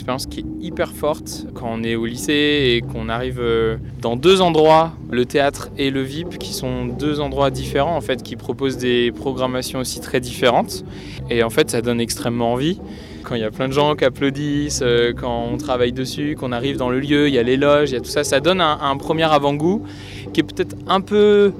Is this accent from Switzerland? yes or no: no; Brittany, France; also born or lived in Saint-Nazaire; je suis plutôt nazérien, mais je suis aussi morbihanais. Parce que j'ai grandi dans le Morbihan